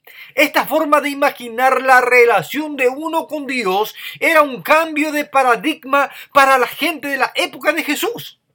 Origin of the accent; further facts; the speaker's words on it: India; Spanish is a second language; para mí, que soy procedente de la India, no estoy alarmado para nada.